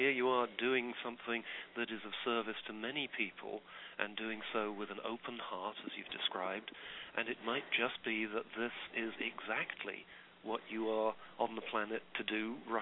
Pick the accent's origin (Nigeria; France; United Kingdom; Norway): United Kingdom; being a Brit, a British person in the United States